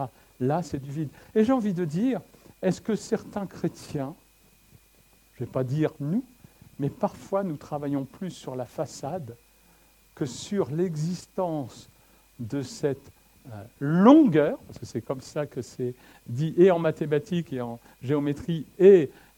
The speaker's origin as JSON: {"language": "French", "town": "Le Havre", "region": "Normandy", "country": "France", "tie": "born or raised there", "said": "Mais je suis né et j'ai grandi au Havre."}